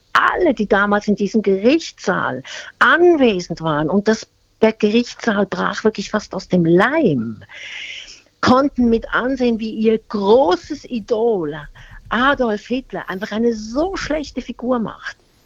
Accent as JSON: {"language": "German", "country": "Switzerland", "tie": "born or raised there", "lives_now": "Germany", "said": "Ich bin ja auch ein Emigrantenkind. Ich bin ja heute, würde man sagen, ich bin Flüchtlingskind. Ja, ich bin in der Schweiz groß geworden aufgrund der damaligen Zustände in Deutschland."}